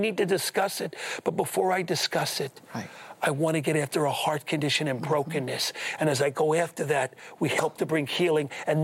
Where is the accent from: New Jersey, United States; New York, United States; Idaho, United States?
New York, United States; Brooklyn; I'm from Brooklyn. I can't use words like this.